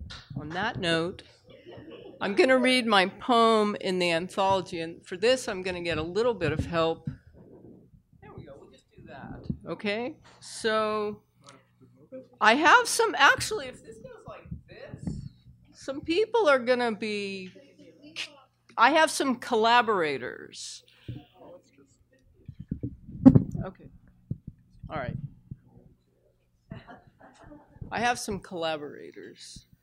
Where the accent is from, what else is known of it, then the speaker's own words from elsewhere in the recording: Bloomfield, Wisconsin, United States; born there; I was born right here in Bloomfield, West Bend Hospital, on a rainy day in August, 55 years ago.